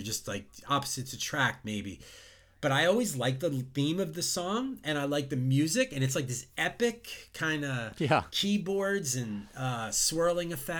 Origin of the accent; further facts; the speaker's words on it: Long Island, New York, United States; Followed up with a group that I did growing up in the New York metro area in Long Island.